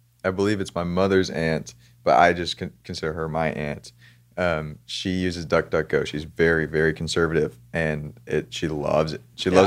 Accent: San Diego, California, United States; born there; I was born in San Diego, California.

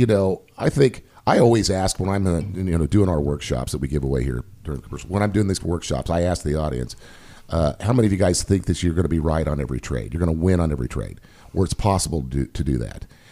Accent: Kansas, United States; I'm a conservative guy, I'm from Kansas, a small town in Kansas

